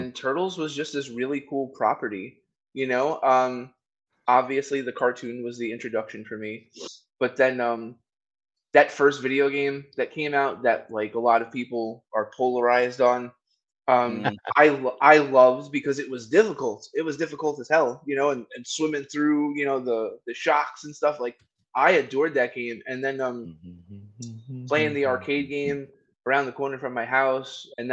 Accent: New York City, New York, United States; And the thing is, like, I grew up in New York City. I've lived my entire life in New York City

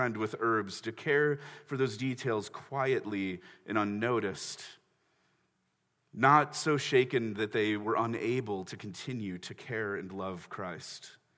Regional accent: Chicago, Illinois, United States; And so, as a Chicagoan, I always thought it was hilarious that they sent in a daily to figure it out.

